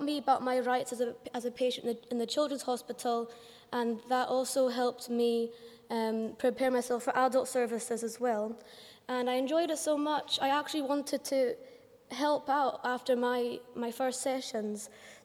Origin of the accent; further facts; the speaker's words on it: Edinburgh, Scotland, United Kingdom; now in Glasgow, United Kingdom; I'm 19 years old. I grew up in Edinburgh, but I now live in Glasgow as a college student.